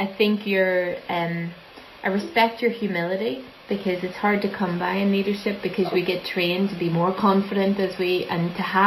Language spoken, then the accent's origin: English; Ireland; I'm Irish, you know that.